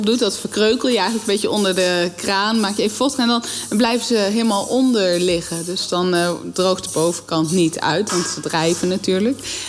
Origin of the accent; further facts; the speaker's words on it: Netherlands; Alleen, ja, wij zijn als Nederlanders gewoon heel natuurlijk wel redelijk nuchter.